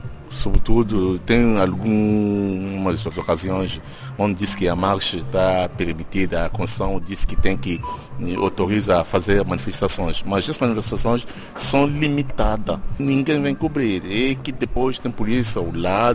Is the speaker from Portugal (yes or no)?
no; Angola; moved away; E na minha terra, que é Angola, né, vivia tanto um pouco bem, mas achei bom de sair